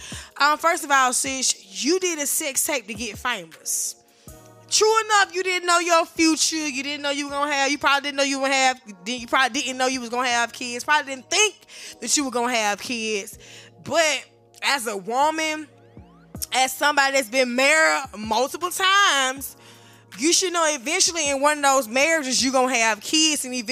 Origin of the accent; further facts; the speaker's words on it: the South, United States; I'm from the South. My vocabulary ain't all the way up to par